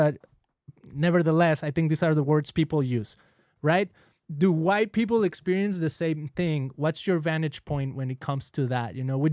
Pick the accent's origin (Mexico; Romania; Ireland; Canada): Mexico; now in United States; I'm Latino. I'm from Mexico. I live here in California